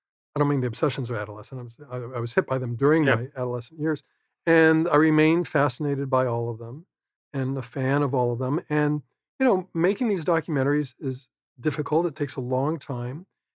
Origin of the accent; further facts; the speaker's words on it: Fullerton, California, United States; I grew up in Fullerton in Orange County. So we made the trek into Los Angeles